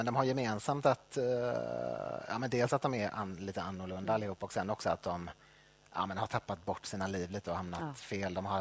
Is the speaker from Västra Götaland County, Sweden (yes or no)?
yes; Björkö, Västra Götaland County, Sweden; Och sen är jag uppväxt på Björke i Göteborgs norra skärgård. Som också är ett litet samhälle.